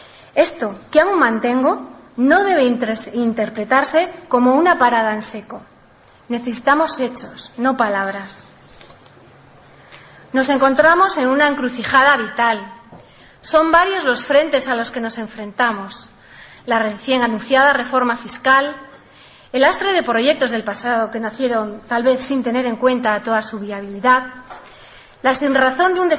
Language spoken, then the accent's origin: Spanish; Ablitas, Navarre, Spain; Vivimos en una tierra afectada por la sed. Soy de Ablitas, un pueblo donde mis mayores narran historias de dramatismo en torno a la carencia del agua.